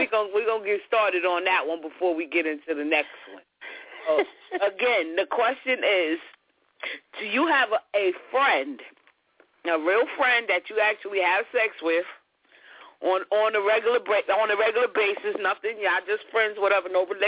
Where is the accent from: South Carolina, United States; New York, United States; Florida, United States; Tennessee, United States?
New York, United States; Long Island; which I'm from Long Island, so, you know, that's how we do things.